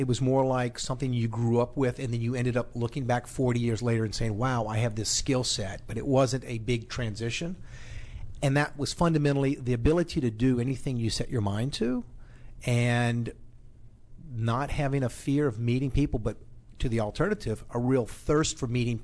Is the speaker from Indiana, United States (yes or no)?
no; Louisiana, United States; I grew up in South Louisiana, a place that's so far south, I consider I-10, my own personal Mason-Dixon line.